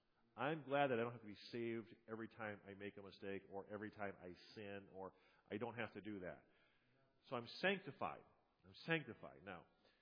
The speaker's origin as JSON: {"language": "English", "country": "United States"}